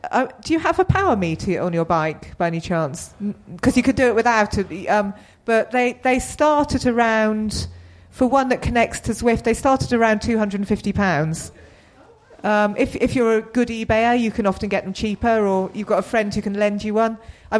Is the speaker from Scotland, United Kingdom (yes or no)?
no; South East England, United Kingdom; Well, I grew up in the New Forest, and I think I obviously had the luxury living in a new forest, of being able to ride on the greens